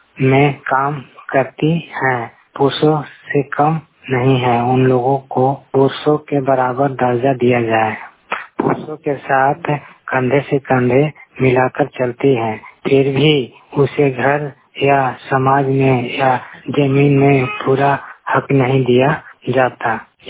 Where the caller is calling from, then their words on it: Dhonda, Bihar, India; ढोंडा से बोल रहा हूँ, पंचायत बलिया पंचायत दामबा औरंगाबाद के निवासी हूँ।